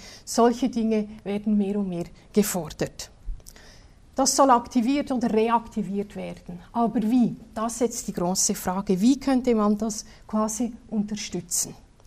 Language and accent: German; Switzerland; first language Swiss German; German is a second language; Sie wissen, dass ich Schweizerin bin und meine Muttersprache Schweizerdeutsch ist und nicht Hochdeutsch.